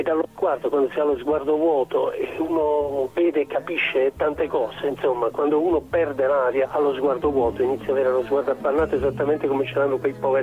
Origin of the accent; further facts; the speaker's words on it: Bari, Apulia, Italy; born there; Io fin da piccolo sono nato a Bari, una città di mare